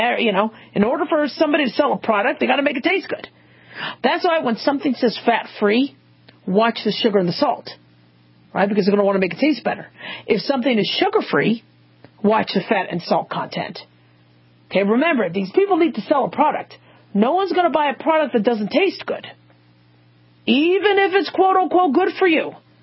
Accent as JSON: {"language": "English", "region": "Arizona", "country": "United States", "tie": "born or raised there", "said": "Very good. I grew up in Arizona. I was a teenager in Arizona, and I didn't get pregnant."}